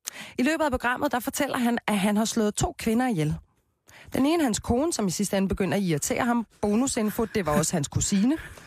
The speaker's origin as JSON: {"language": "Danish", "town": "Copenhagen", "region": "Capital Region of Denmark", "country": "Denmark", "said": "Jeg er jo fra Christianshavn."}